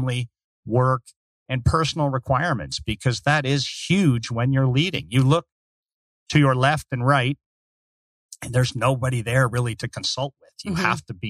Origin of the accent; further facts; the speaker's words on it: Canada; As a Canadian, I'm a big hockey fan mm-hmm. and a big Coyote supporter.